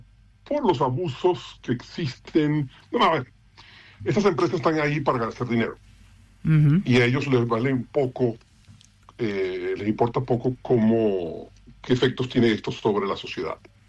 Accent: Venezuela; now in Argentina; Soy venezolano.

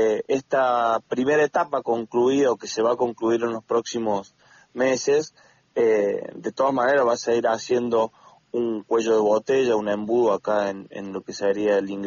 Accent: Argentina; somos argentinos

